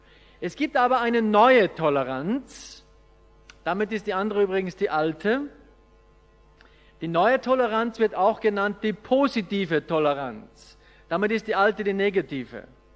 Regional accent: Austria; Bei uns in Österreich

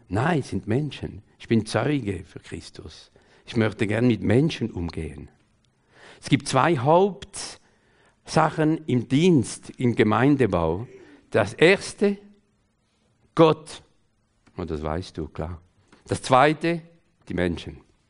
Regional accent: France; dass ich nicht als Franzose denke, wie die Philosophen in Frankreich

